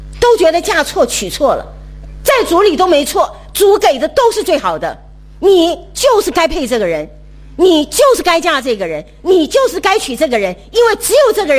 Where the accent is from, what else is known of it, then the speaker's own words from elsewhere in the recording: Shandong, China; 就是因为我山东人这么有 家里面管得这么严，这么有礼教